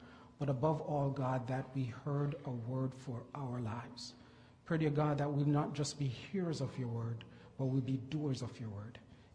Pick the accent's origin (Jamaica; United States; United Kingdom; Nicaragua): Jamaica; No, I'm from Jamaica, so anything below 65, I'm sorry.